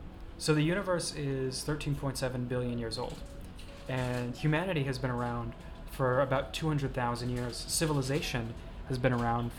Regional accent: New Jersey, United States; I'm from New Jersey.

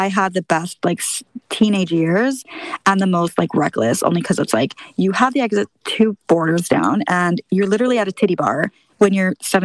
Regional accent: San Diego, California, United States; growing up in San Diego, I grew up partying 16 and it kind of just bled into my 20s.

